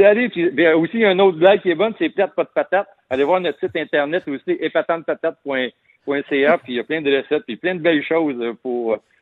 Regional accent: Joliette, Quebec, Canada; Moi, je viens dans le coin de Joliette, des anciennes terres à tabac.

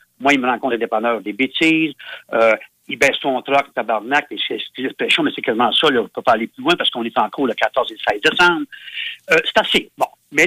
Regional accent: Quebec, Canada; Chez nous, dans la Mauricie, il y en a 4-5 qui vont peut-être laisser.

